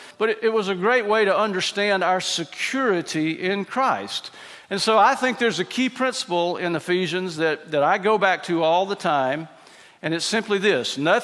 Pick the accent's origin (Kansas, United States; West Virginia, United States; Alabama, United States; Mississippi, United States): Mississippi, United States; I try to boil it down real simple because I'm from Mississippi.